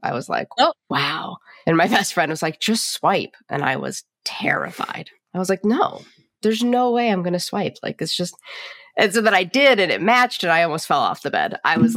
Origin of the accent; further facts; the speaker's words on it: Charlotte, North Carolina, United States; Oh, so I am from Charlotte, North Carolina. So really not far from here.